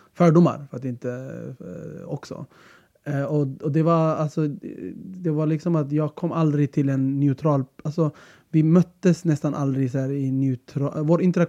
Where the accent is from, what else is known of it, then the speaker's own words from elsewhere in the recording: Tensta, Stockholm County, Sweden; när folk frågade var är du från, så började jag säga att jag var från Spånga. Vilket är en teknisk sanning. Tensta ligger i Spånga.